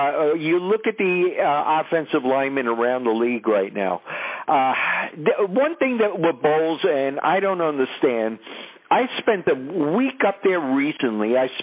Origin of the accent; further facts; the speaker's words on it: Brooklyn, New York, United States; I'm from Brooklyn, New York. I bleed blue, and during the summertime, I bleed pinstripes. No matter where I'm living in town, I'm still born and bred.